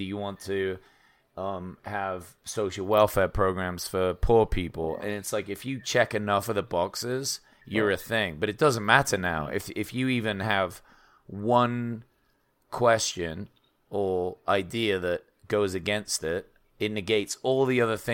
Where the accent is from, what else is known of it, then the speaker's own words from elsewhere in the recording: England, United Kingdom; What? I'm from England, man.